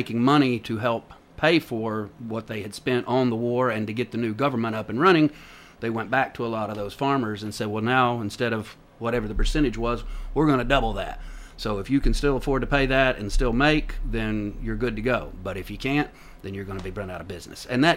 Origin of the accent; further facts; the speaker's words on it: Tennessee, United States; I'm from the Cannon County area. My family goes back four generations.